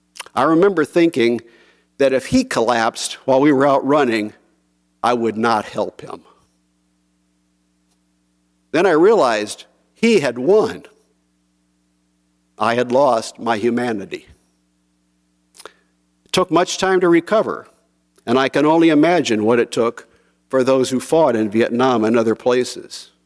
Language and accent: English; St. Louis, Missouri, United States; I was inducted in the Army in St. Louis, my hometown at the time.